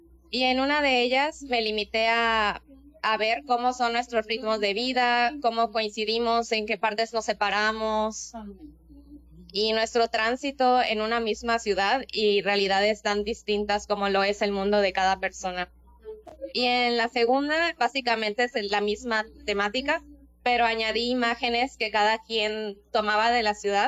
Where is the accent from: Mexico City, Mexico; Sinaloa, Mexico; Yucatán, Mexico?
Yucatán, Mexico; Mérida; estudio Artes Visuales para la Expresión Plástica en la UDG y yo soy originaria de Mérida, Yucatán.